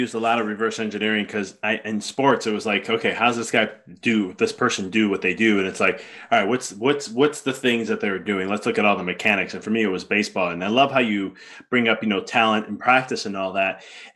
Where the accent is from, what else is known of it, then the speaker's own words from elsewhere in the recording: Chicago, Illinois, United States; I may be biased because I'm from Chicago.